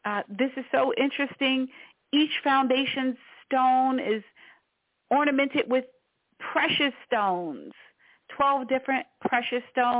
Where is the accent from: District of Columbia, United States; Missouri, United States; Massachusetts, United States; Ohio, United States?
District of Columbia, United States; Washington; born there; So I was born in Washington, D.C., and in D.C., my perception is that the main street is 16th Street.